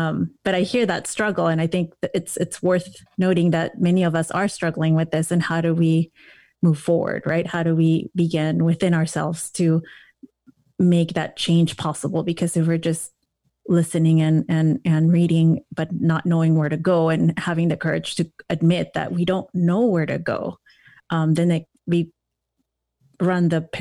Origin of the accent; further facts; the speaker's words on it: Mexico; moved away; I'm an immigrant. I was born and raised mostly in Mexico.